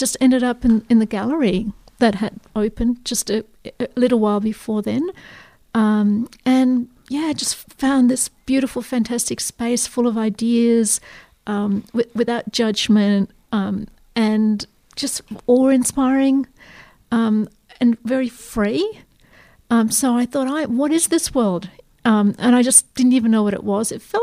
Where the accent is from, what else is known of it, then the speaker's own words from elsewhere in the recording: Canberra, Australian Capital Territory, Australia; I grew up in Canberra.